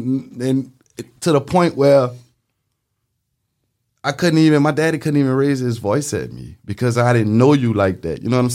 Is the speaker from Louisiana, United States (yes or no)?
yes; Marrero, Louisiana, United States; I'm from Moraro. Grew up in Westminster. In Moraro, it's the first neighborhood when you hit Moraro coming from the West Wego area. Stayed there till I was about 13, 14.